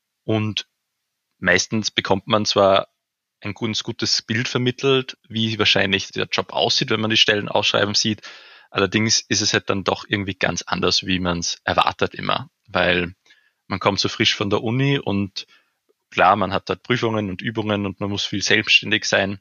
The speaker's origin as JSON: {"language": "German", "region": "Upper Austria", "country": "Austria", "moved": "as an adult", "lives_now": "Vienna, Austria", "said": "Ja, ich bin ja eigentlich aus Oberösterreich und dort bin ich auf ein Gymnasium gegangen und nach der Matura bin ich dann nach Wien gezogen und habe dort Mathematik studiert auf der Uni Wien, allerdings nur den Bachelor."}